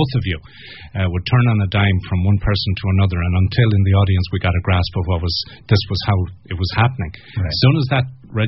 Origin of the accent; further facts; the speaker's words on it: Ireland; given that certainly as somebody Irish in the audience, I could relate 100% to everything on the stage